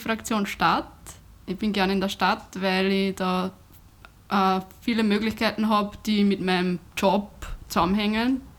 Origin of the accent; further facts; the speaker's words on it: Vienna, Austria; Aber ich bin eigentlich Wienerin auch. Bin, glaube ich, beides.